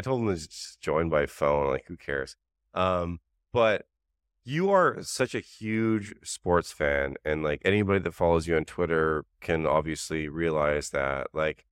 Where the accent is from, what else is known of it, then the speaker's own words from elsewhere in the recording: Vancouver, British Columbia, Canada; moved away; I'm from Vancouver, huge fan when I was there.